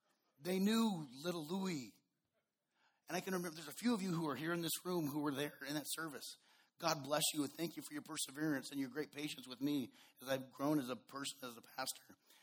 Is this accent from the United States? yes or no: yes; Reno, Nevada, United States; I'm from Reno. Born and raised here, went to high school here.